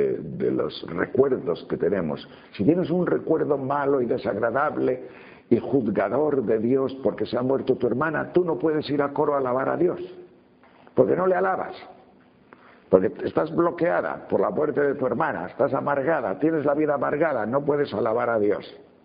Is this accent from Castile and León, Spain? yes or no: yes; León, Castile and León, Spain; Yo de pequeño, en mi pueblo, en León